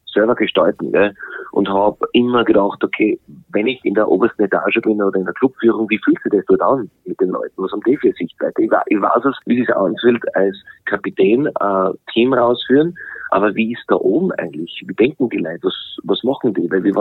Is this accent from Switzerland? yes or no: no; Austria